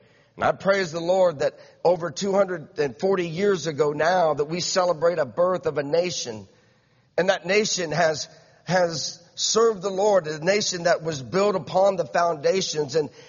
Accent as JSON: {"language": "English", "country": "United States", "tie": "born there", "said": "I praise God every day that I was born in America."}